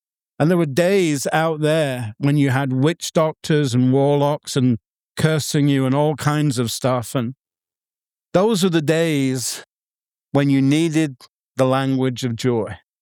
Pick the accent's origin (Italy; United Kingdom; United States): United Kingdom; England; I'm an Englishman second.